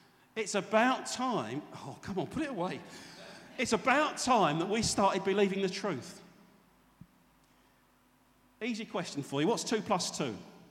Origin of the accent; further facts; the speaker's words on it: United Kingdom; Yeah, but I'm British.